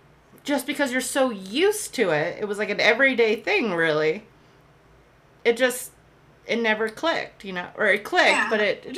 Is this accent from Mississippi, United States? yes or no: no; Colorado, United States; Yeah, I'm from Colorado. We don't have a whole lot of that.